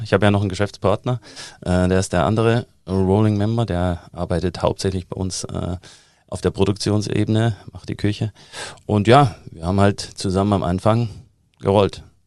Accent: Germany; also born or lived in United States; auch in den USA gearbeitet, in der IT und bin zurück nach Deutschland. Das war so mein 10-Jahres-Plan, weil ich komme ja aus der DDR

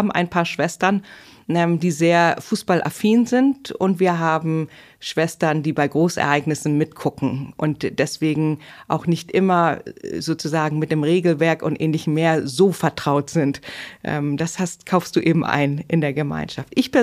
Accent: Hamburg, Germany; Also ich komme aus Hamburg. Ich war mit 14 das erste Mal bei St. Pauli.

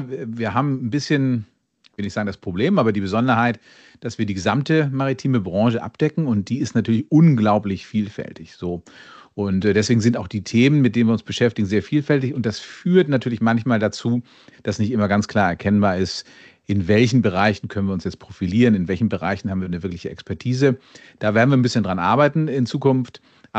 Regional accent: Hamburg, Germany; born there; als gebürtiger Hamburger

